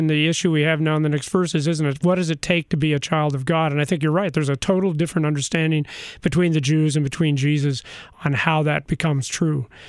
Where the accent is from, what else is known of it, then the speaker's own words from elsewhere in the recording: Kansas City, Missouri, United States; from Kansas City, my hometown.